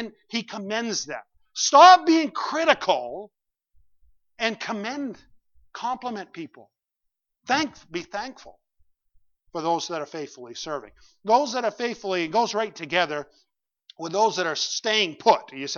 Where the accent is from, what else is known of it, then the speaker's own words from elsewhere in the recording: East Benton, United States; I grew up in East Benton. You know, if you know where East Benton is, because you were lost one time, okay? But it's just east of Benton, all right? And it's just a little place.